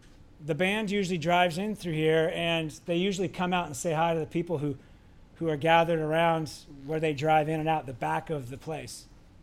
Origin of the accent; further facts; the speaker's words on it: Seattle, Washington, United States; growing up in Seattle, everybody was a Democrat.